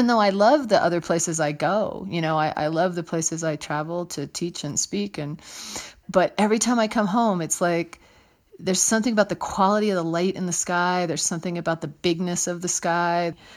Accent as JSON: {"language": "English", "town": "Trenton", "region": "New Jersey", "country": "United States", "tie": "born there", "said": "Well, I was born in New Jersey, in Trenton, New Jersey, which I've always thought of as the wrong place for me."}